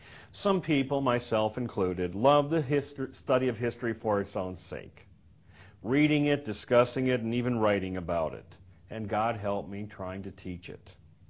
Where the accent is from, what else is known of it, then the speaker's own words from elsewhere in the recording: Wisconsin, United States; For example, as a kid growing up in Wisconsin, I was taught that the Civil War was fought because the northern states wanted to free the slaves